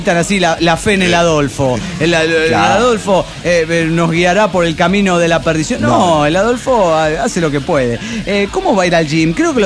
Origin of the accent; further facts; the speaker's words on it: Mexico City, Mexico; del DF Mexicano.